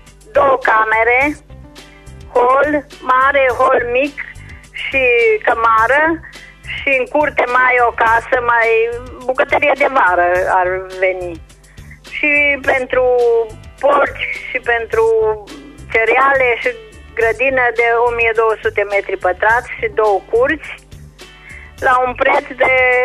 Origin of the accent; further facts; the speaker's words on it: Ferendia, Timiș County, Romania; din Ferendia, județul Timiș.